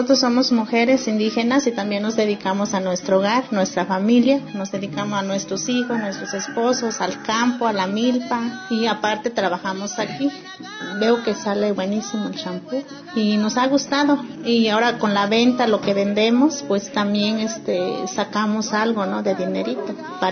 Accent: Acatlán, Mexico; vengo de Acatlán

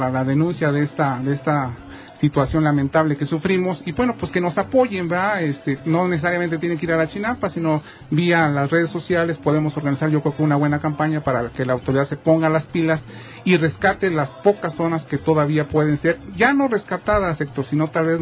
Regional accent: San Gregorio Atlapulco, Mexico City, Mexico; Nosotros que somos nativos de San Gregorio Acapulco hemos visto cómo año con año, década con década, sexenio con sexenio, se han ido destruyendo las chinampas

